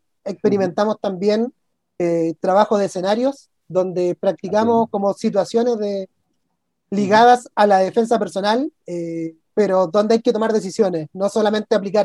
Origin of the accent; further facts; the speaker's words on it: Santiago, Santiago Metropolitan Region, Chile; básicamente que somos de Santiago de Chile